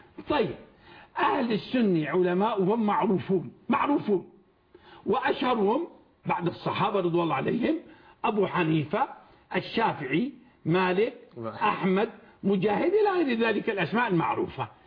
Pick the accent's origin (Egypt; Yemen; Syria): Syria; أنا شامي ابن شامي،